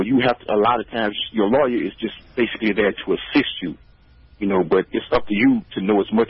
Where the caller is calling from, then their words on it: United States; I'm calling from Midtown.